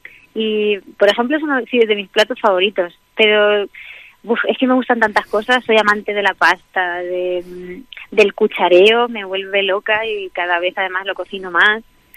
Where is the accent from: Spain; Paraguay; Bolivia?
Spain; Albacete, Castilla-La Mancha; Pero bueno, de mi tierra, sí que de mis platos favoritos, allí son bastante copiosos